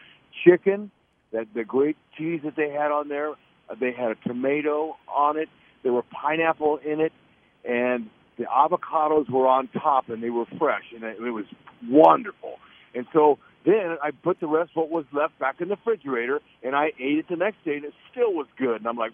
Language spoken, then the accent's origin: English; California, United States; I was raised in California where they grow them.